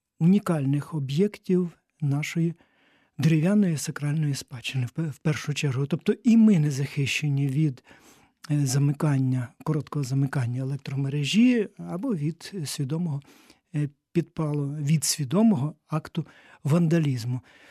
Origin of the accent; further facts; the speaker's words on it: Ivano-Frankivsk Oblast, Ukraine; в моїй рідній Івано-Франківській області згоріло за роки незалежності кільканадцять храмів